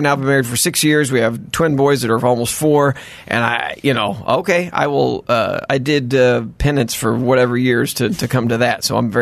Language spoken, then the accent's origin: English; Dallas, Texas, United States; Dallas. Grew up in Dallas.